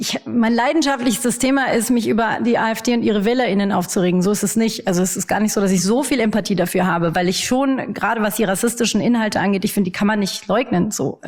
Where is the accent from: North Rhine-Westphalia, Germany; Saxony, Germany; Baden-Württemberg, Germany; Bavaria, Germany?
Bavaria, Germany; Also ich tue mir als Bayerin, die ich auch bin, ziemlich schwer damit